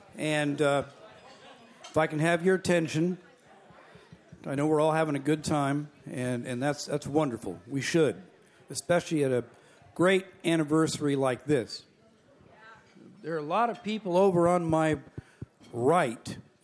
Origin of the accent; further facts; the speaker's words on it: Washington, United States; I was born and raised in Washington.